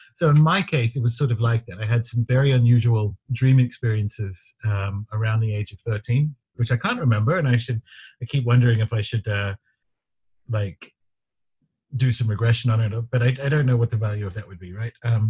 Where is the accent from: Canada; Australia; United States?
Australia; Newcastle, New South Wales; about 3 miles away down the road where I grew up in Newcastle, Australia, it was a really good independent bookstore.